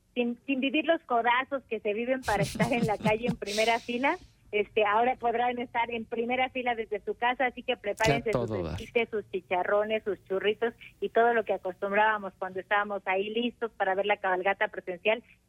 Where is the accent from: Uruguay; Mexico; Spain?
Mexico; Querétaro; para que todos los que están llegando también a nuestra ciudad día con día, pues también se empapen de lo que somos los queretanos